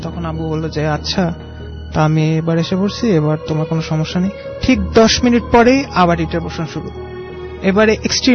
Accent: Dhaka, Dhaka Division, Bangladesh; লালবাগ থেকে আসছি।

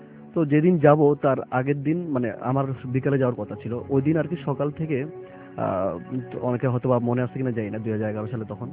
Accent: Dhaka, Dhaka Division, Bangladesh; জগন্নাথ ইউনিভার্সিটিতে সোশ্যাল ওয়ার্কে পড়ছি, আমি ঢাকা ওয়ারি থেকে আসছি।

